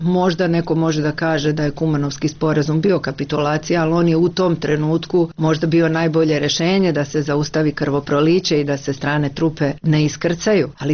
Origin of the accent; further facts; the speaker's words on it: Croatia; Ja sam došla iz Hrvatske